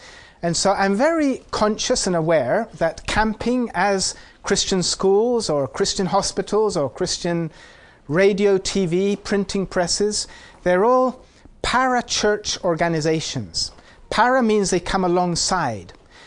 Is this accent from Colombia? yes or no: yes; Colombia; moved away as an adult; also born or lived in England; I was born in England, but raised in Latin America, mostly Colombia.